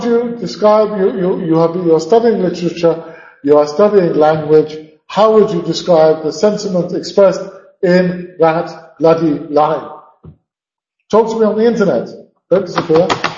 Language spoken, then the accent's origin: English; United Kingdom; because I'm British, is ironic.